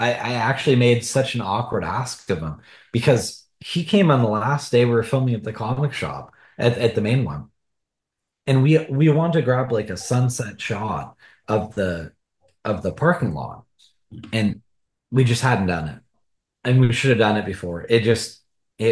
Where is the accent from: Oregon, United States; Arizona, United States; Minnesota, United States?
Oregon, United States; Portland; I went back up to Portland, which is my hometown, and I spent the summer there after my first film, hanging out with friends, family